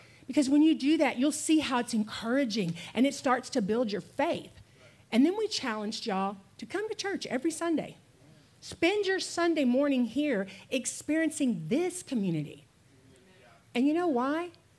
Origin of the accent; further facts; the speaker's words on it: Texas, United States; It's hard for me to say the word aunt, y'all, because I'm from East Texas, and we say aunt. I know that's East Texas, but it is what it is.